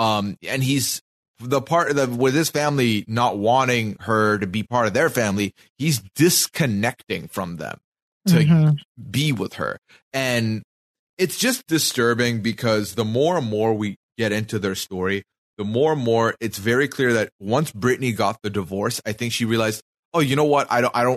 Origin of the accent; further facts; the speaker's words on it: Dubai, United Arab Emirates; because I grew up in the Middle East. I was born and raised in Dubai.